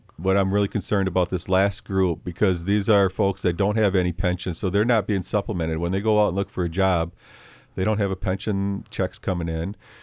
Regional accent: Oregon, Wisconsin, United States; Since I've been 18, I grew up in Oregon, Wisconsin.

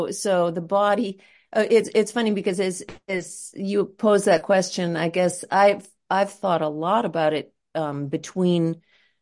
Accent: Midwest, United States; if I look back at my experiences growing up in the Midwest, I can tell you all kinds of things about my relationship to food and cuisine growing up

